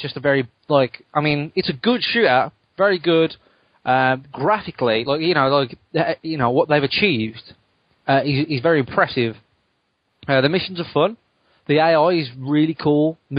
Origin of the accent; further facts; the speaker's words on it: United Kingdom; But I'm not into football as most British men are.